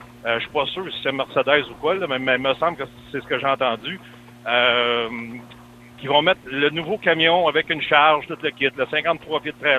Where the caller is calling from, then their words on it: Alberta, Canada; parce que moi, je suis de l'Alberta présentement. Je suis camionneur en Alberta.